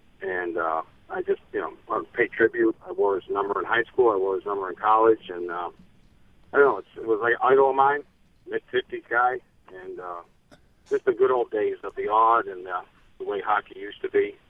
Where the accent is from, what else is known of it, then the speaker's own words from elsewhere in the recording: Buffalo, New York, United States; I grew up in South Buffalo playing at Caz.